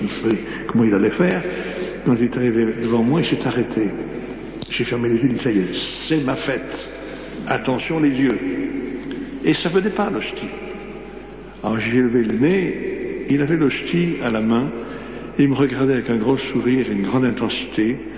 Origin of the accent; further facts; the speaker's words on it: France; je suis français